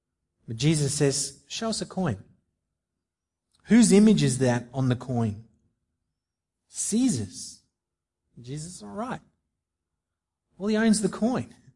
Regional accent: Australia; We're Aussie citizens. We've got obligations as citizens.

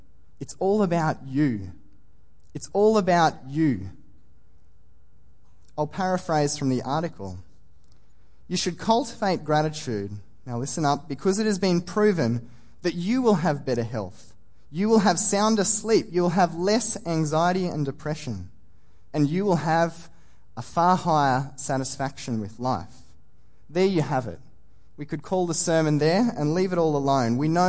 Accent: Queensland, Australia; It's a tough gig being a Queenslander in New South Wales when it goes wrong.

